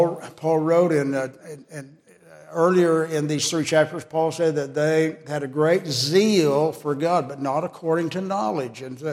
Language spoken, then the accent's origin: English; Texas, United States; And I'm not talking about how much we had where we came from, but like we're from Texas.